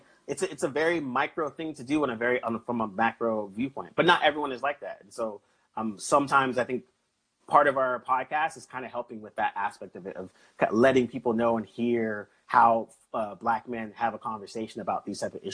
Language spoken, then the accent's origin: English; Milpitas, California, United States; when I grew up in Milpitas, California, and, like, you know, I hung with, you know, Filipinos and Vietnamese and Mian and freaking, you know, Chinese and Samoans and this.